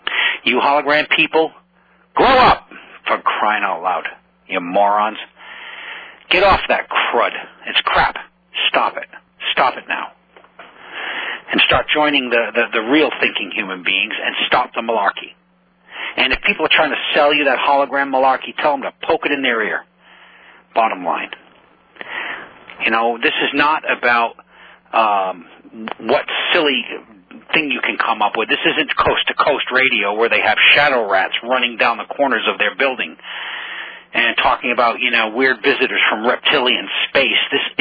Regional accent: United States; now in France; I don't tell anybody I'm an American. If they ask, I say yes, but I don't tell them I am because it's downright dangerous. Where I live, central France, they don't.

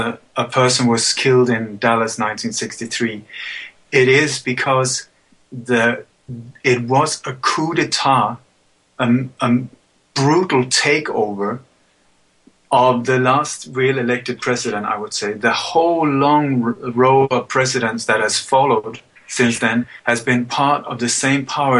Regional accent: Sweden; when I was a child, we moved to Sweden, and I grew up in Sweden.

